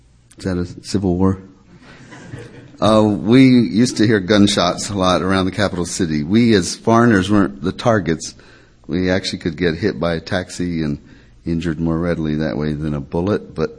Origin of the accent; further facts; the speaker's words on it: Burundi; also born or lived in Kenya; I live in Burundi. I grew up there and also in Kenya at boarding school. It's a small country about the size of maybe New Jersey.